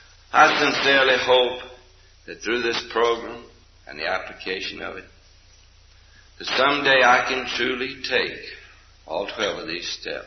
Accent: Spartanburg, South Carolina, United States; from Spartanburg, South Carolina.

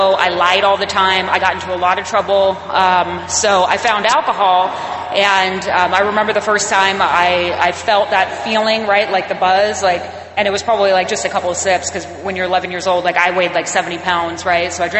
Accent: Arizona, United States; And I'm from Arizona, and it's like 120 degrees.

